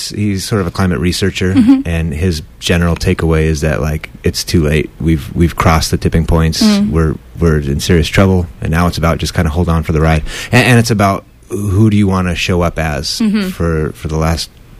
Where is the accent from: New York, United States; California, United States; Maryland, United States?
California, United States; now in Chico, United States; I grew up in Orange County, actually, and there's not a lot of environment down there.